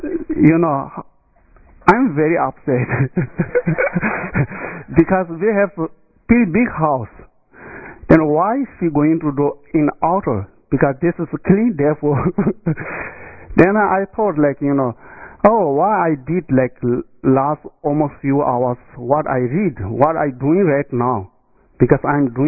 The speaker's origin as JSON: {"language": "English", "region": "Tibet", "country": "China", "second_language": "English", "said": "like when I was young, I come from Eastern Tibet."}